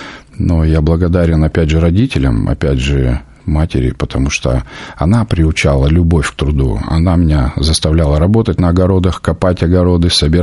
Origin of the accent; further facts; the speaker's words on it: Far East, Russia; born there; Я родился на Дальнем Востоке 50 лет назад, 5 октября.